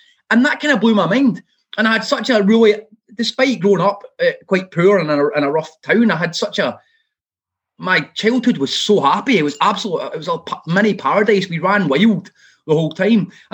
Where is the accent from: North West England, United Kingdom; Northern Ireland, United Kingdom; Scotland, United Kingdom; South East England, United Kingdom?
Scotland, United Kingdom; Airdrie; So I made a kind of vow as a child that one day I would write a book about Airdrie, about growing up in Airdrie, that was magical, positive, poetic, optimistic, affirmative, and reflected my true experience of that place.